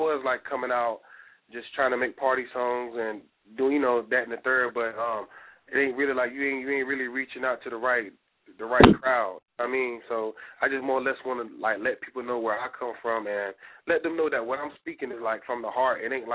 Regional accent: Carolina, United States; I'm from the Carolina, of course, but it's just, you know, we all different in our own ways. And I just want to let them know all about where we come from and how we do.

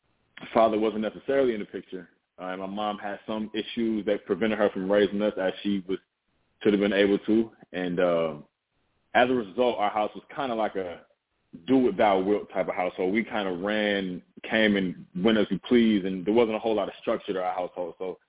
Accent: Edwardsville, Illinois, United States; I was raised in Edwardsville, Illinois, in a house of with six kids, two of my uncles and then my mother.

